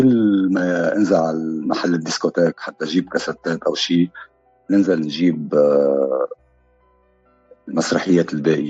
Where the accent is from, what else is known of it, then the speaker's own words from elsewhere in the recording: Nabatieh Governorate, Lebanon; كنا بعضنا أطفال. خبرتك قبل ضيعتنا بجنوب حد مدينة النبطية